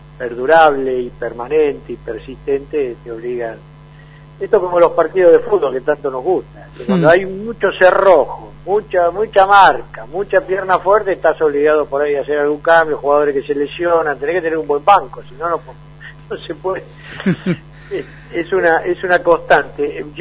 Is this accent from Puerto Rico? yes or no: no; Mar del Plata, Buenos Aires Province, Argentina; yo estaba en Mar del Plata, yo soy marplatense